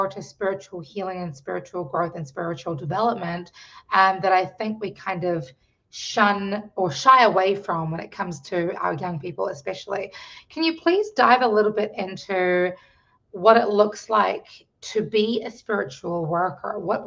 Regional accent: New Zealand; So I grew up in New Zealand, but my father was from Fiji.

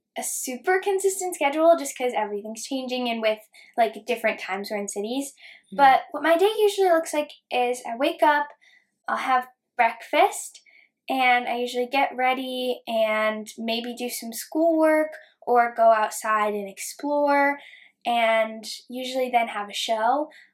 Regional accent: Cumberland, Maine, United States; I am 12 years old. I am from Cumberland, Maine

